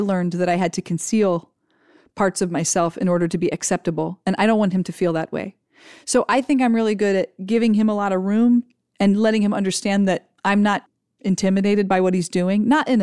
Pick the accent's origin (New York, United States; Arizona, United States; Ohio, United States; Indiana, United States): Ohio, United States; moved away; When I grew up in Ohio, I suspected I would just get married and have a bunch of kids, because that's what everybody did.